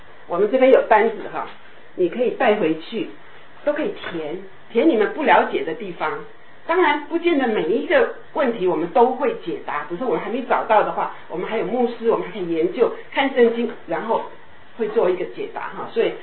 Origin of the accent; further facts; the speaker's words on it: Taiwan; 尤其我是台湾来的哈，那在各个地方都有，各种神都有。对，台湾是所有连石头都拜了